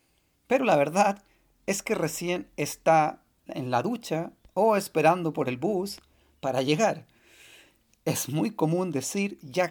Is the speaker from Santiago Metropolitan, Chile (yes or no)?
no; Valparaíso, Chile; soy de la ciudad de Valparaíso, en Chile, Sudamérica.